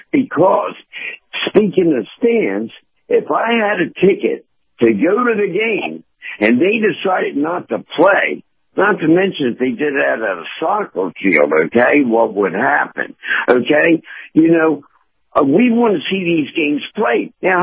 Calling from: St. Petersburg, Florida, United States; from St. Pete.

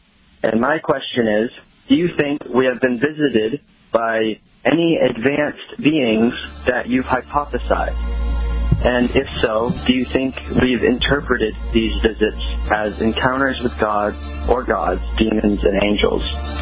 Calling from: Oakland, Maine, United States; I'm calling from Oakland, Maine.

